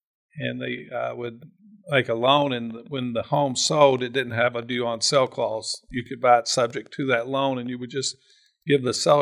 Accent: Lexington, Kentucky, United States; Yeah, I grew up on Spring Ridge Drive. And when I was a kid, they built Kirkland Mall.

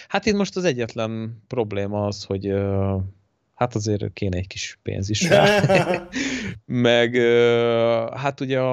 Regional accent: Tatabánya, Komárom-Esztergom, Hungary; tök jó idő volt otthon Tatabányán, ugye hazaugrottunk

